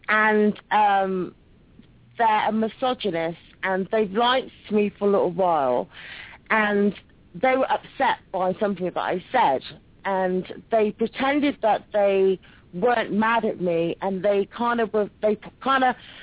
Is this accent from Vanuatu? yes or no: no; England, United Kingdom; Oh, my gosh, hello. … from England.